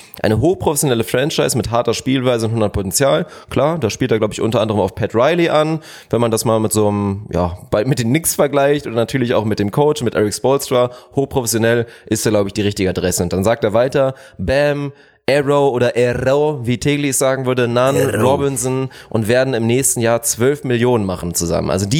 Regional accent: Lüneburg, Lower Saxony, Germany; born there; Ich bin auch in Lüneburg geboren, hab da lang Fußball gespielt und komme aus der Gegend.

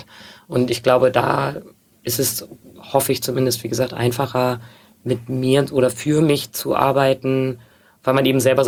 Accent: Hamburg, Germany; ich bin in Hamburg aufgewachsen, ich habe sehr viel Zeit in Hamburg verbracht und ich wohne jetzt ja oder habe, naja, wo ich wohne ist ja immer so eine Frage, aber ich verbringe sehr viel Zeit in Hamburg oder ich zahle hier meine Steuern

